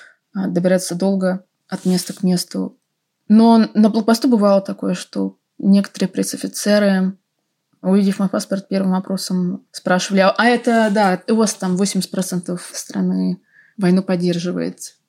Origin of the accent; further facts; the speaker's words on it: Moscow, Russia; всем, в общем-то, говорила, что «Привет … из Москвы».